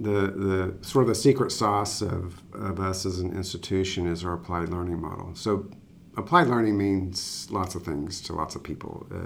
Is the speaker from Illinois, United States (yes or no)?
no; Houston, Texas, United States; So I grew up in Houston and came here and romped around the campus as a kid, and heard lots of stories over the years about the university before I came here.